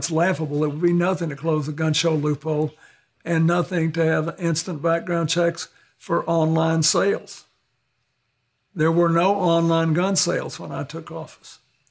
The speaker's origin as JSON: {"language": "English", "region": "Arkansas", "country": "United States", "tie": "born or raised there", "said": "it was one of a whole series that occurred all the way from Oregon to my home state of Arkansas."}